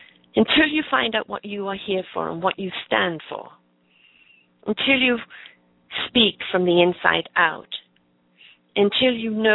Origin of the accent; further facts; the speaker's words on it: England, United Kingdom; also born or lived in South Africa / United States; now in Canada; I was born and raised in England. I moved with my mother to South Africa with our border collie dog. I then moved to the States for a short while. Then I moved to Canada. I'm coming up 32 years here now.